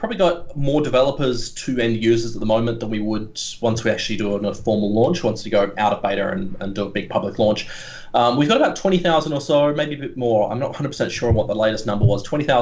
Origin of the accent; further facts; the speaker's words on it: Australia; I'm from Australia.